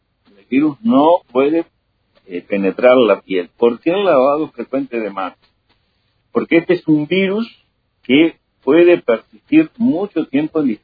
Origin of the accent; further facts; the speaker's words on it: Uruguay; que no solo somos los uruguayos, está pasando en todos lados